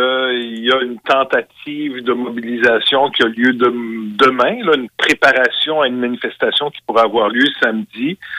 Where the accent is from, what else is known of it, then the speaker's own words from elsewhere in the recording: Quebec, Canada; qui sont chez nous au Québec n'ont jamais été autant respectés par la population